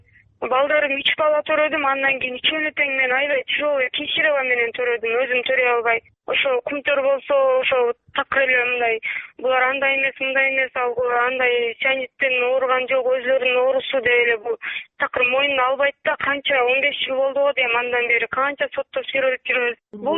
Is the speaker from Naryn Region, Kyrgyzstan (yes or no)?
no; Barskoon, Issyk-Kul Region, Kyrgyzstan; born there; Ошол Барскон айылында туулгам өзүм.